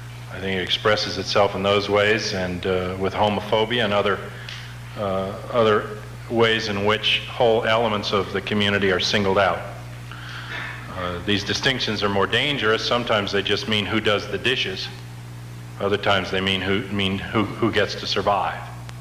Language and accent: English; United States; I was raised in America, raised in a racist culture. I'm a European. I was raised with that racism as part of my whole heritage of growing up in that society